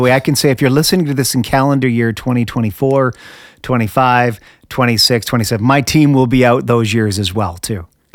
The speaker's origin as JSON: {"language": "English", "country": "Canada", "said": "I'm from Canada originally, yeah. Where we invented hockey, you know?"}